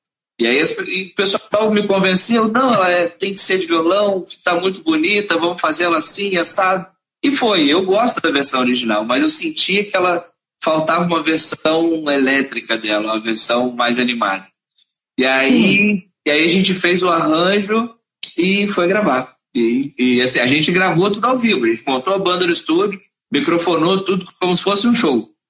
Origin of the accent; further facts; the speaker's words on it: Além Paraíba, Minas Gerais, Brazil; also born or lived in Porto Alegre; Eu sou de Além Paraíba. Nossa. Além Paraíba também na divisa aqui com o Rio, pertinho aqui de Juiz de Fora.